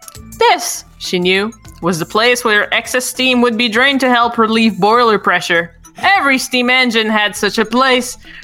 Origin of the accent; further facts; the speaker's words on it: Canada; I'm Canadian. I'm French Canadian.